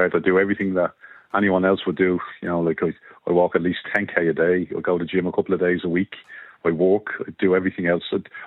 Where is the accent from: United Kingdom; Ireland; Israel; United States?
Ireland; Coolock, Leinster; but she knew I was from Coolock, obviously